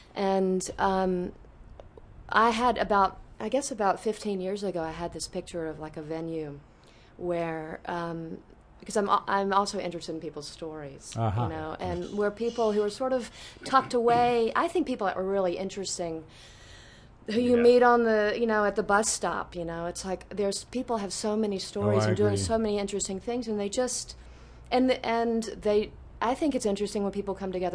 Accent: Birmingham, Alabama, United States; I grew up in Birmingham, Alabama, which had a strong sense of community as no well. Where I know it was actually a suburb. I wasn't in a tiny. Well, it was kind of like a tiny village.

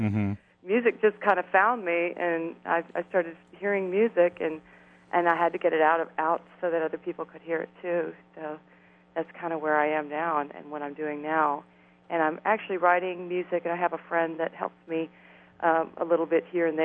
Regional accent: Katy, Texas, United States; … and I, we were raised in Katy, which is just west of Houston. It's a kind of a small town. It used to be a rice farming community, and now it's part of basically western Houston.

